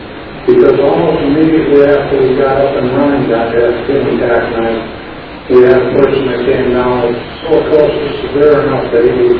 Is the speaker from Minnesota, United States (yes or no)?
yes; Minnesota, United States; I'm from Hidden, Minnesota.